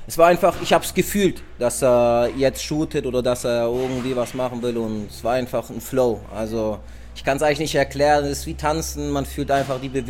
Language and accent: German; Germany; born there; Ich bin halb Brasilianer, halb Deutscher. Also mein Vater ist Brasilianer, meine Mutter ist Deutscher. Ich bin aber in Deutschland geboren.